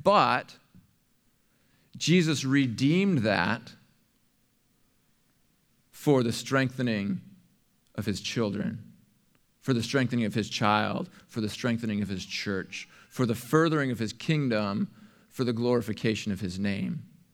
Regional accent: United States; I have sat before persecuted brothers and sisters and taught the book of Acts, and I feel weird as an American doing it.

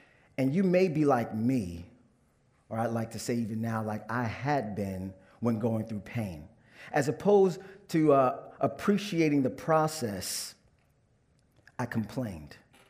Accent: New Jersey, United States; So I grew up in Northeast New Jersey. So born and raised in America. But while I was born and raised in America in an inner city environment, I was raised by two Haitian immigrants.

